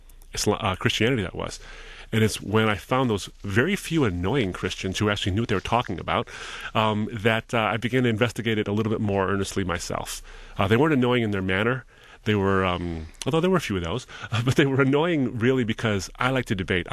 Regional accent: Michigan, United States; Well, I was raised in a very, very close home. I was born here in Michigan, and to an immigrant Lebanese man who came here with virtually nothing and made a success out of himself.

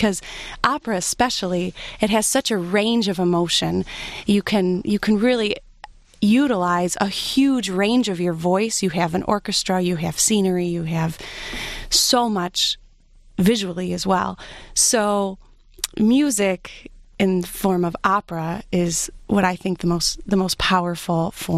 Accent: Grosse Pointe, Michigan, United States; also born or lived in Chicago / Wisconsin; now in Grosse Pointe, United States; I was born outside of Chicago, but both of my parents are from Grosse Pointe. They met here in Grosse Pointe, and we moved from Chicago to Wisconsin when I was young, and then when I was in third grade, we moved to Grosse Pointe

